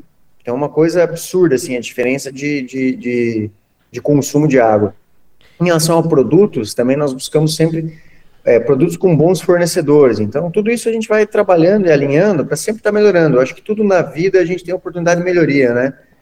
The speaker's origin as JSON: {"language": "Portuguese", "town": "Medianeira", "region": "Paraná", "country": "Brazil", "said": "eu sou de Medianeira, e é onde eu morava. Tinha uma chácara e tinha um riozinho"}